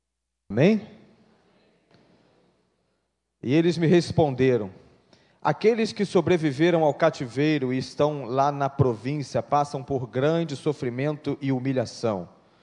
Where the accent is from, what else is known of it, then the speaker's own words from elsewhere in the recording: Brazil; nós, como brasileiros que somos